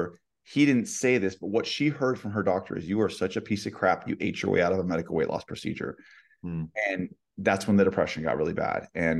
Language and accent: English; California, United States; like you mentioned, I was from California